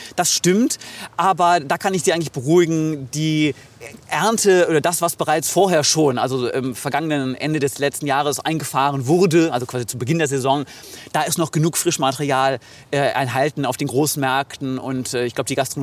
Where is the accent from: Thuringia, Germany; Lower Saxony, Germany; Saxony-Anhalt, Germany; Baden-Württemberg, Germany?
Lower Saxony, Germany; Oldenburg; Naja, als gebürtiger Oldenburger bin ich damit quasi kulinarisch aufgewachsen.